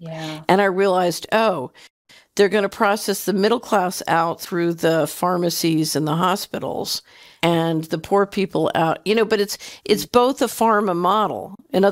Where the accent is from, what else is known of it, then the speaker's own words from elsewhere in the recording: Philadelphia, Pennsylvania, United States; Now, when I grew up in Philly